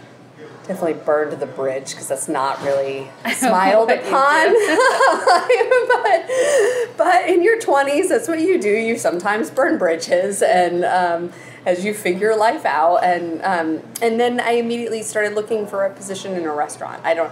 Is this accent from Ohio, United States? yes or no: no; New Jersey, United States; also born or lived in Conway, South Carolina; now in Asheville, United States; Yes, I was born in South Carolina, in Conway, South Carolina. I did end up living in New Jersey growing up there, I moved back down to the South to open a couple restaurants in Asheville, North Carolina.